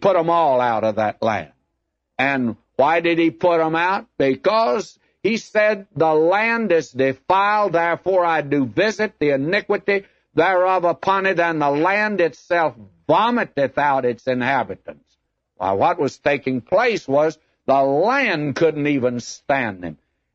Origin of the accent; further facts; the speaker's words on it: United States